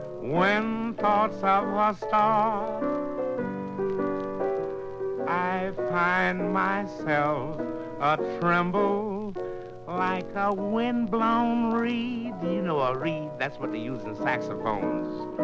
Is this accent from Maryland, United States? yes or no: no; New York City, New York, United States; born there; I was born in Harlem, kicking and screaming.